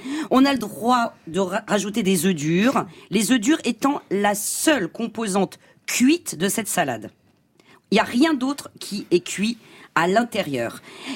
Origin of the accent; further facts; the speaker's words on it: Nice, Provence-Alpes-Côte d'Azur, France; Moi, en tant que niçoise, quand j'ai débarqué à Paris